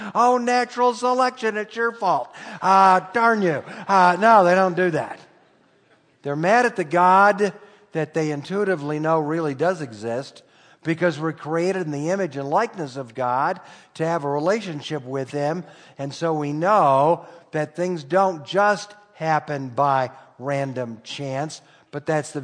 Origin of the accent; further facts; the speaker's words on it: Detroit, Michigan, United States; I grew up in Detroit. Now, the nice thing about Detroit is people know they're lost.